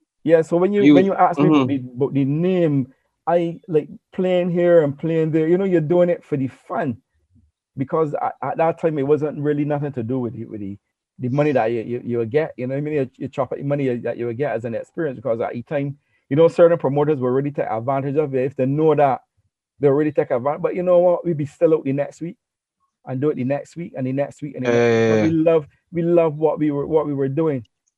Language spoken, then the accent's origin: English; England, United Kingdom; born there; I was born in England.